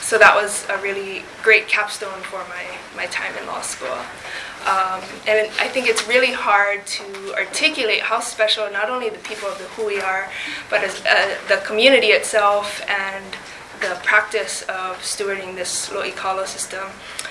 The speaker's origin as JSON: {"language": "English", "region": "Hawaii", "country": "United States", "said": "I'm originally from Makua, Maui."}